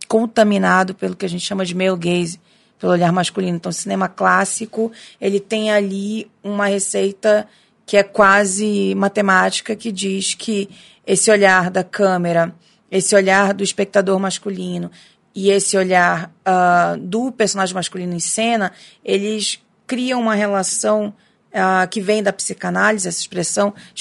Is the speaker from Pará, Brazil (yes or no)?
yes; Pará, Brazil; now in São Paulo, Brazil; eu sou do Pará, né? Apesar de morar aqui em São Paulo